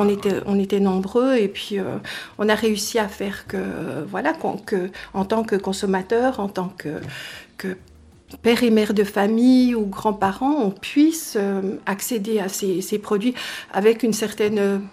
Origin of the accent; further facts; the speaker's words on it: Courgenay, Jura, Switzerland; Moi, de Courgenay. Mes parents avaient la laiterie fromagerie à Courgenay.